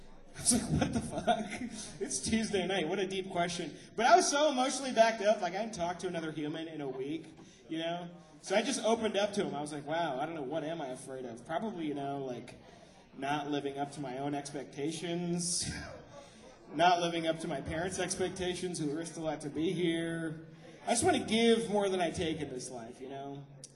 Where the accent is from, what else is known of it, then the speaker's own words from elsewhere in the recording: Atlanta, Georgia, United States; I'm going to do comedy. I'm a comedian from Atlanta.